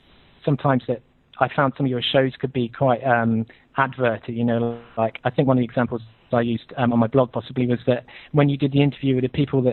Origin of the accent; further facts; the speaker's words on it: United Kingdom; Well, I'm actually a student from the UK, obviously, by my accent.